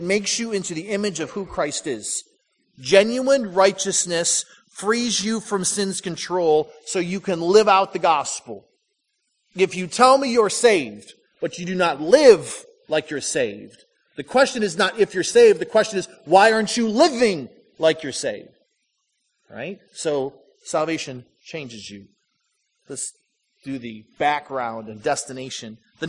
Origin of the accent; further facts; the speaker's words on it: Michigan, United States; I grew up in Michigan, my wife grew up in West Virginia.